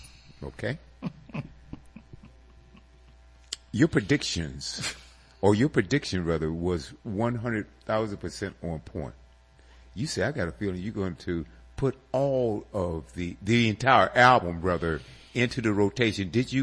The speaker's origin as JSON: {"language": "English", "town": "Boston", "region": "Massachusetts", "country": "United States", "accent": "Boston", "said": "My Boston accent."}